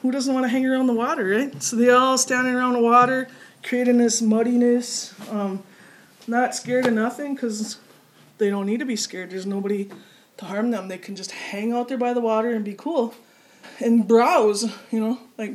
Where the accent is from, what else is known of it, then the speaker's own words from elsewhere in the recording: Red Lake, Minnesota, United States; I'm from Red Lake.